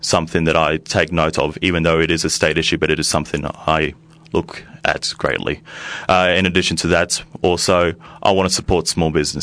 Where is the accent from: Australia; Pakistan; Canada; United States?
Australia; Warragul, Victoria; born there; I was born in Warragul, interestingly enough. So that's in the Gippsland area.